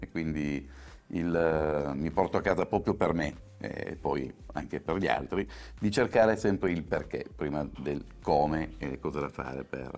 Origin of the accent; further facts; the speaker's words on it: Turin, Piedmont, Italy; Torinese, sì, torinese doc.